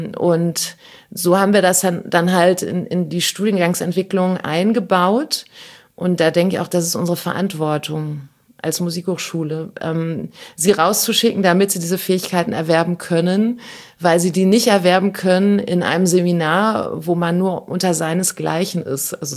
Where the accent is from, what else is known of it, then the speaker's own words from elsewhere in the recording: Harz, Germany; Also ich bin im Harz zur Schule gegangen, wirklich in der Provinz, kann man sagen, also eine Kleinstadt.